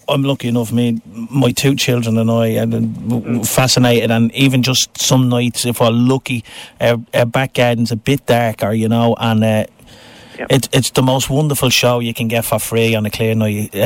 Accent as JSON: {"language": "English", "town": "Dublin", "region": "Leinster", "country": "Ireland", "tie": "born or raised there", "said": "I grew up in Finglas, and Dunsink Observatory is one of those buildings... excuse me, it's one of those buildings that's there"}